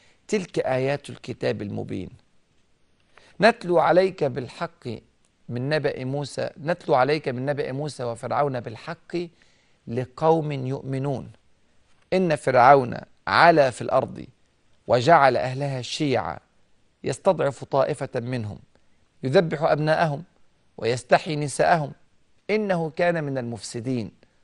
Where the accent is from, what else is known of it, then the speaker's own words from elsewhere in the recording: Egypt; مش عشان أنا مصري، الحمد لله أن أنا سعيد جدا وفخور جدا أن أنا اتولدت في هذا البلد، وعشان كده أنا مصري.